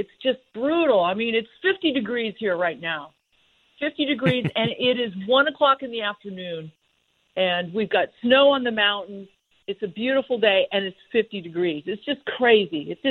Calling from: Arizona, United States; I'm joining you from the Arizona desert.

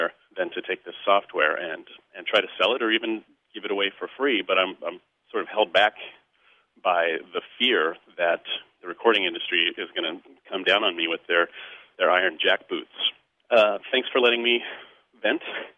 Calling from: Chicago, Illinois, United States; I'm calling from Chicago.

